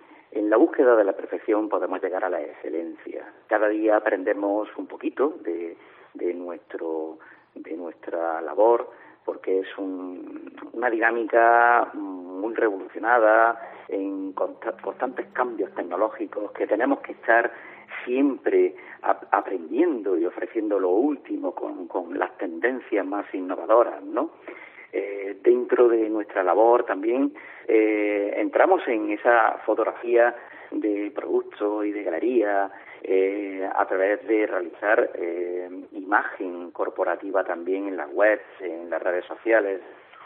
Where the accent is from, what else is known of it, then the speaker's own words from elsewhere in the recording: Motril, Andalusia, Spain; En ocasiones he tenido el pellizco de no ser profeta de mi tierra, ¿no?, y que en ocasiones más de fuera que de dentro. Pero bueno, para mí es una satisfacción, porque si en algún momento puedo dejar en cualquier punto el nombre de Motril, a mí me llena de orgullo.